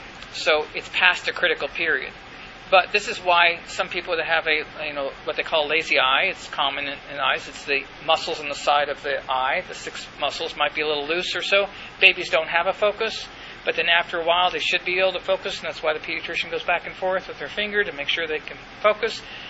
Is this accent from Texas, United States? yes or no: yes; Sweetwater, Texas, United States; Sweetwater, you can all come to my hometown, West Texas.